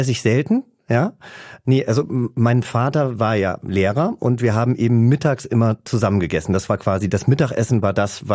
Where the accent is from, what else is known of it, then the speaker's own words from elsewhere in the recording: Hesse, Germany; Und ich komme aus Langens. Das ist wiederum ein kleines Dorf, ungefähr 15 Kilometer entfernt.